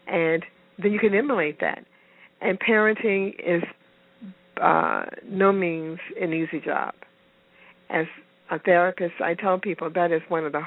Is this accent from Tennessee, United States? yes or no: yes; Memphis, Tennessee, United States; He and I had similar backgrounds. We grew up in Memphis, Tennessee